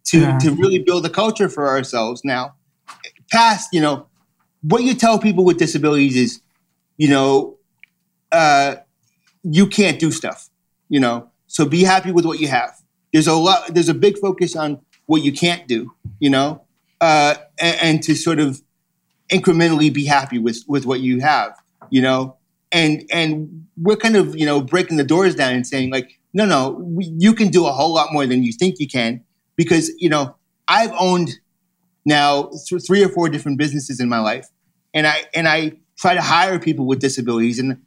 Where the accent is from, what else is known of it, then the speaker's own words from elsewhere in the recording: Boston, Massachusetts, United States; I'm from Boston originally.